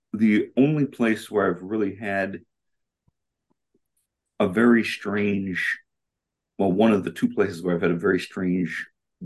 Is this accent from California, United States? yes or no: no; Wisconsin, United States; now in Milwaukee, United States; And so I grew up in Fond du Lac County, which is a different part of the state, and I currently live in Milwaukee.